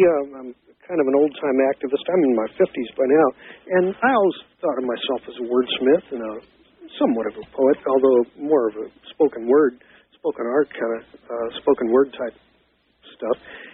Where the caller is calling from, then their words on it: San Francisco, California, United States; Down here, I didn't let you know, I'm calling from San Francisco.